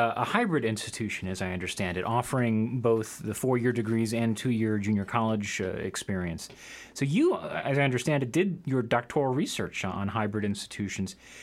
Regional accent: Chicago, Illinois, United States; now in Bloomington, United States; I grew up in Chicago, so living in Lincoln was a bit of a culture shock for me, adjusting to a smaller town life.

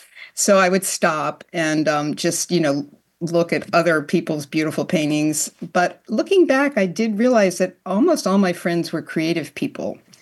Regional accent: Washington, District of Columbia, United States; I grew up in the Washington, D.C. area and had parents who loved to travel.

